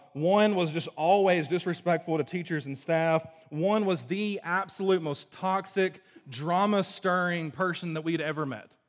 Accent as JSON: {"language": "English", "region": "Southern United States", "country": "United States", "said": "I've been around this church culture, I'm from the South, Bible Belt nonsense my whole life."}